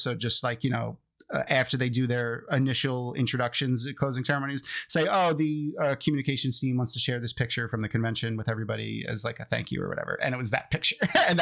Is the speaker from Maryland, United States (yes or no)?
no; New York, United States; moved away as an adult; now in Florida, United States; I'm from New York, and I had lived in New York my whole life up until like 8 years ago, 9 years ago when we moved to Florida.